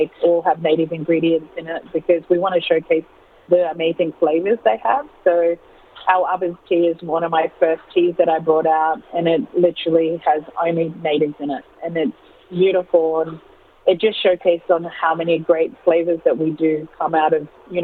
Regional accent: Queensland, Australia; I'm from the Torres Strait, and I grew up really embracing in my culture and growing up with my food and cuisine

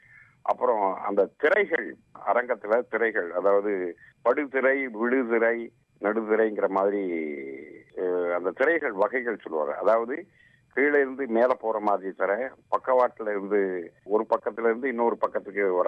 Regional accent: Mulaikaraipatti, Tamil Nadu, India; now in Tirunelveli, India; நான் இப்ப இருக்கிறதும் திருநெல்வேலி நகரத்துல இருக்கிறேன். என்னுடைய சொந்த ஊர்ன்னு சொன்னா திருநெல்வேலி பகுதியில இருந்து ஒரு 20 கிலோமீட்டர் தள்ளி இருக்கிற மூளைக்கரைப்பட்டின்னு ஒரு சின்ன கிராமம். அங்கதான் நான் பிறந்தேன். எங்க அப்பா அம்மா எல்லாம் அங்கதான் இருந்தாங்க.

